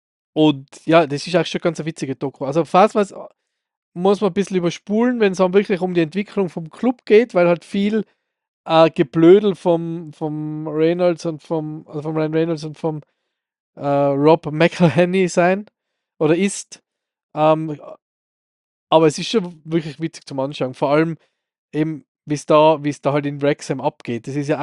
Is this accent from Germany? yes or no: no; Austria; braucht man als Österreicher nicht mehr gescheit sein